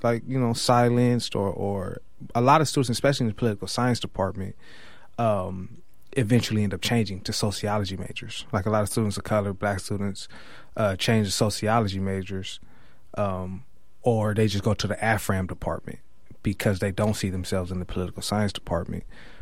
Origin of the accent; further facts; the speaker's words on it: San Diego, California, United States; So I'm born and raised in San Diego. So, you know, when we think of Berkeley, down in Southern California